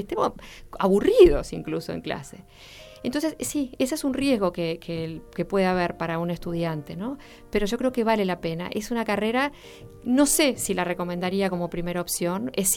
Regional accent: Uruguay; lo que somos los uruguayos u orientales

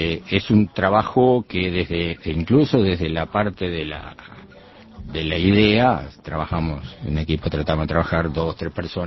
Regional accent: Uruguay; nuestra presencia como uruguayo fuera

